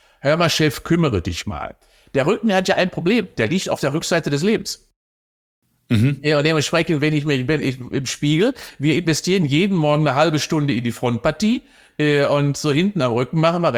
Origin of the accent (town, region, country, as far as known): Cologne, North Rhine-Westphalia, Germany